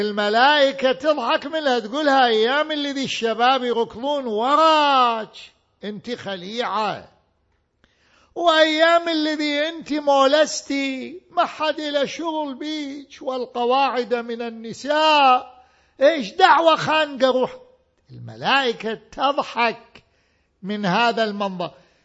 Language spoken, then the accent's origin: Arabic; Najaf, Najaf Governorate, Iraq; أنا ابن النجف الأشرف، كنا نشاهد أيام الذي كهرباء ماكو بالنجف، كهرباء ماكو، بس محطة صغيرة جابوها الحرم أمير المؤمنين، هذا بالخمسينيات.